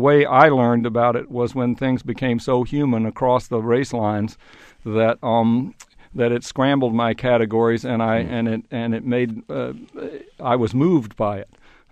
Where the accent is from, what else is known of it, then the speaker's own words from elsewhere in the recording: Atlanta, Georgia, United States; Well, I grew up in Atlanta, segregated Atlanta, the child of a dry cleaner who was terrified of politics and scared of race relations in the segregated era.